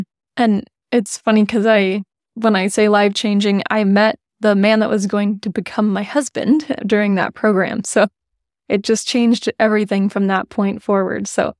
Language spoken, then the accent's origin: English; United States; So we both, you know, we're both American, you know, we don't have citizenship.